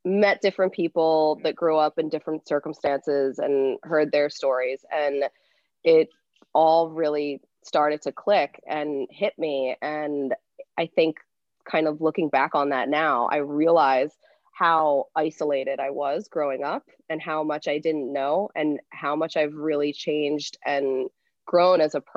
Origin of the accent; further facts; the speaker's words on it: Pennsylvania, United States; Now, I grew up outside of Philly, like 45 minutes outside, but went to school in Philly, have a house in Philly still. Philly is my city.